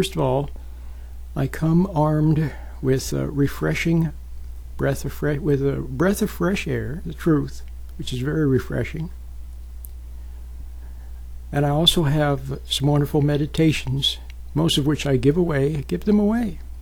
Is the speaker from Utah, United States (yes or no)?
yes; Utah, United States; moved away as an adult; Oh, yes, and I grew up in Utah. Then, of course, I went to California to go to college, and, well, I ended up staying in California